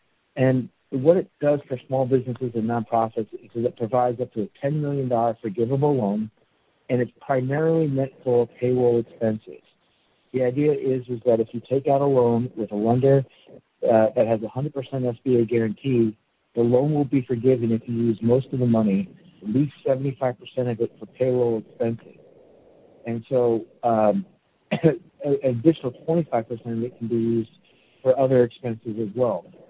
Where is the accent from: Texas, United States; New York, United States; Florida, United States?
New York, United States; I'm originally from New York. I'm from a large Catholic family.